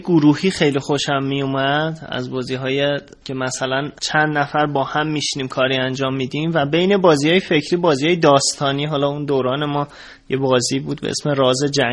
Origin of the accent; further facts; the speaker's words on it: Isfahan, Iran; now in Tehran, Iran; از الان که تهران زندگی میکنم ولی اصالتاً اصفهانی هستم